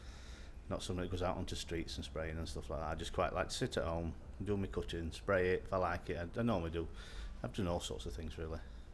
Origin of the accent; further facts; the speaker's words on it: Doncaster, Yorkshire and the Humber, United Kingdom; I'm 44 and I'm from Doncaster.